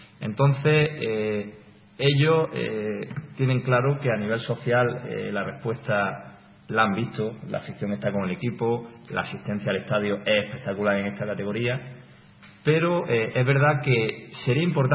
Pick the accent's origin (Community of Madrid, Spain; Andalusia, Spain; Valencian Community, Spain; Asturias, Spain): Andalusia, Spain; Granada; como granadino, es verdad que echo un poco en falta esa rotundidad y esa unanimidad